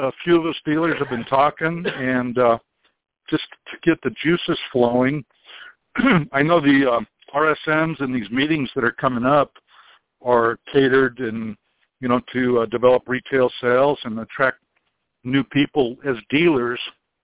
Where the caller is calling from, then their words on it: Lake Tahoe, Nevada, United States; Hey, I'm calling from Lake Tahoe, Nevada, and just goes to show you could work this business even if you're on vacation.